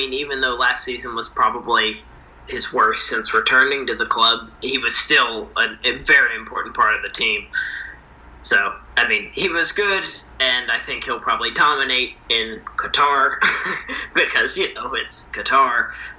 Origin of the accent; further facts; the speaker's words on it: the South, United States; Even though I am from the South, I've never watched a NASCAR race in my life.